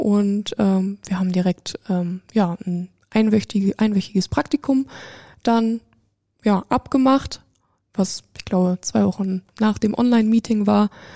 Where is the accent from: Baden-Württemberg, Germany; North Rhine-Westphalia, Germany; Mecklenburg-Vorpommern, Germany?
North Rhine-Westphalia, Germany; Brilon; Ich komme hier aus Brilon und dachte mir, ja, vielleicht soll es dann irgendwas Naheres sein.